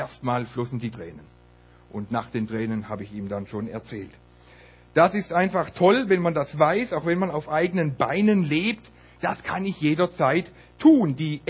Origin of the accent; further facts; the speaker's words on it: Germany; Sie ist Holländerin, ich bin Deutscher, und Holländer und Deutsche, das hat eine lange Fußballgeschichte.